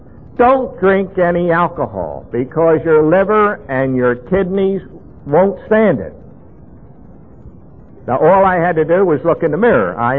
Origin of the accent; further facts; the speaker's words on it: Baltimore, Maryland, United States; Now, I grew up in Baltimore, Maryland, and my early days were quite normal, high school, college, and that sort of thing.